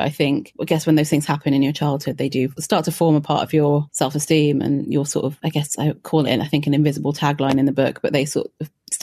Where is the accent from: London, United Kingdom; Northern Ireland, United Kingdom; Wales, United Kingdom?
Wales, United Kingdom; Wales, yeah.